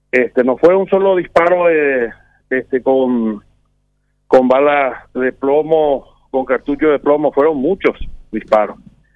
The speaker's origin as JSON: {"language": "Spanish", "country": "Paraguay", "said": "porque como paraguayos, a la gente que ha salido a la calle a defender la democracia"}